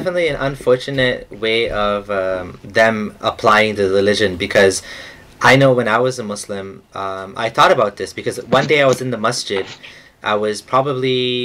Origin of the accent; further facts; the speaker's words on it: Kenya; but we're not from Pakistan, we're from Kenya. We grew up in Kenya. My parents were born in Kenya. My grandparents were born in Kenya. So we were in Kenya.